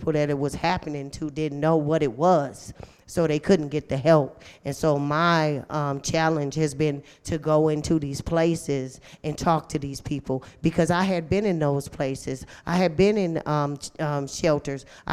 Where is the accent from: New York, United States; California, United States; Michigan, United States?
Michigan, United States; Detroit; I remember in Detroit, right? And I'm from Detroit, and we went to Lansing